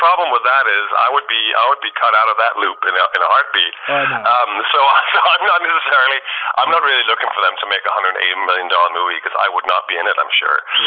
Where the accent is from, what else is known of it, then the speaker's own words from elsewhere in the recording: Copenhagen, Capital Region of Denmark, Denmark; also born or lived in Ireland; now in United States; born and raised in Denmark, Copenhagen, and I went to Trinity College in Dublin, Ireland for acting, and I worked over there in theater.